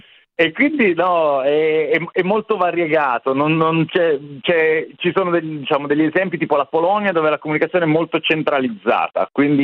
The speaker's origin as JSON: {"language": "Italian", "town": "Pinerolo", "region": "Piedmont", "country": "Italy", "said": "io sono di Pinerolo"}